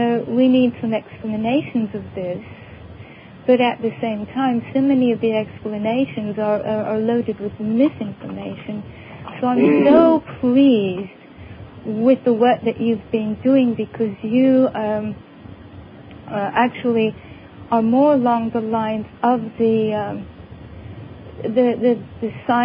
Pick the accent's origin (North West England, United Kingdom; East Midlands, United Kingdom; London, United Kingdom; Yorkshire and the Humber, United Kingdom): North West England, United Kingdom; I'm from Lancashire.